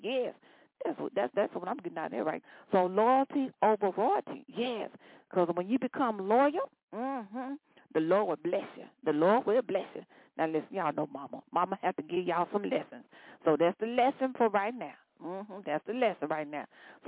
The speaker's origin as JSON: {"language": "English", "town": "Chicago", "region": "Illinois", "country": "United States", "tie": "born or raised there", "said": "Now, I was born and raised in Chicago, but Detroit, they got some rough folk down up in there."}